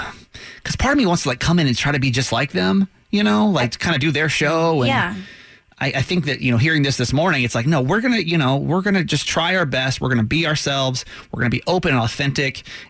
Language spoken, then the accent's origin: English; Atlanta, Georgia, United States; I'm born and raised in Atlanta, so it's good to be back over here on the East Coast.